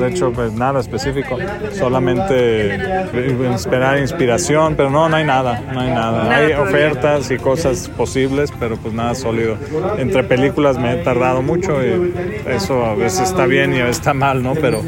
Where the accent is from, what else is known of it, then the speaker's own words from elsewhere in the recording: Mexico; también como mexicano estar ahí representando